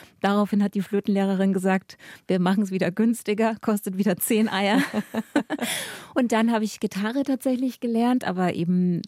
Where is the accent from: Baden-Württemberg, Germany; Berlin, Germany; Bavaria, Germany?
Bavaria, Germany; Ja, also groß geworden bin ich auf der Mäusleinsmühle. Das ist in Mittelfranken. Ich sage immer, genau in der Mitte zwischen Nürnberg und Augsburg, da liegt der Brombachsee.